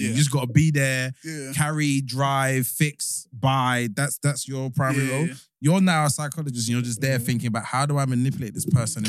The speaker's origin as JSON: {"language": "English", "town": "Hackney", "region": "London", "country": "United Kingdom"}